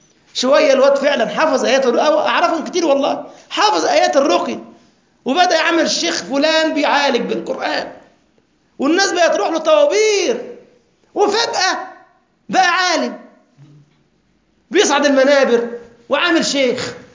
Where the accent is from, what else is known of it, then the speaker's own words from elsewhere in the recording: Egypt; حتى عندنا في مصر يقول لك بيودوا الأزهر مين؟